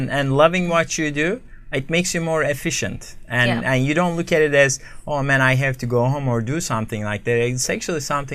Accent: Istanbul, Turkey; I'm from Istanbul, Turkey.

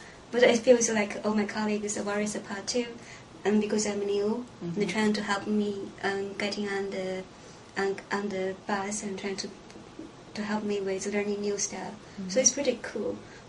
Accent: China; English is a second language; moved away as an adult; now in United States; So basically, I kind of like, I grew up in China. I finished college in China, and I also go to graduate school with a master. So after my master, I came here for PhD.

